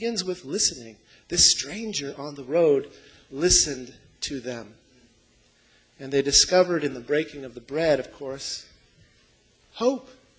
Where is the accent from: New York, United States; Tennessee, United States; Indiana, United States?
Indiana, United States; Warsaw; When I was young, I grew up in Warsaw, Indiana, a little town